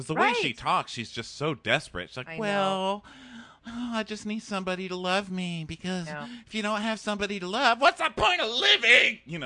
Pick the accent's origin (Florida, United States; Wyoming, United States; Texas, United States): Texas, United States; Well, I'm from